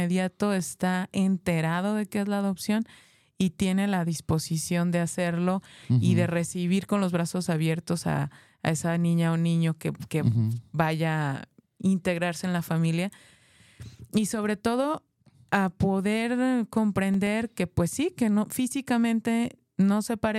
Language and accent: Spanish; Mexico; si nosotros como mexicanos, o sea, el otro lado del continente